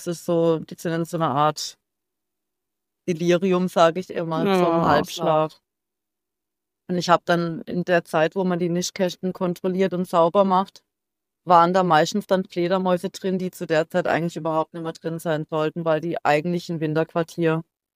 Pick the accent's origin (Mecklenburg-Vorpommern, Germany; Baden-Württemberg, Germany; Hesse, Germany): Baden-Württemberg, Germany; bin irgendwann zurückgekommen in meine Heimat im Schwarzwald. Ich habe keine Lust mehr gehabt, in der Stadt zu leben.